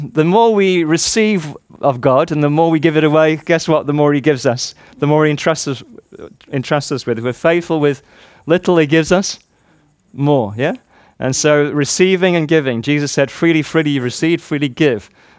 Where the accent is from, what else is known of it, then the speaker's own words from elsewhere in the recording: Warrington, North West England, United Kingdom; born there; It's always a joy for me, particularly just to come back to this region. I was born in Warrington.